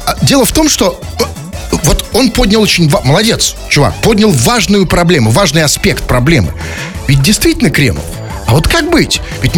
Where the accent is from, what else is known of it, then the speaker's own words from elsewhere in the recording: Saint Petersburg, Russia; Это же оставили мы, обычные нормальные петербуржцы.